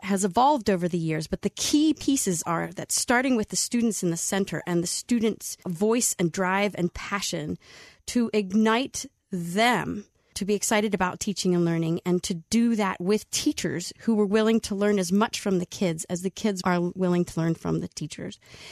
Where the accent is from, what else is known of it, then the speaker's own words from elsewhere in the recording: Camp Hill, Pennsylvania, United States; now in Philadelphia, United States; So I left the area where I grew up, which was Camp Hill, Pennsylvania, outside of Harrisburg, and came to the big city of Philadelphia